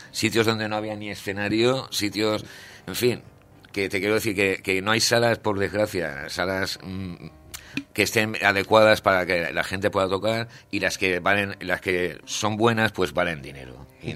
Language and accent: Spanish; Spain; y como españoles vamos